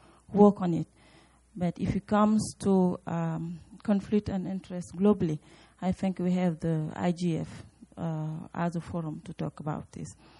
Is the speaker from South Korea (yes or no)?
no; Senegal; I'm from Senegal.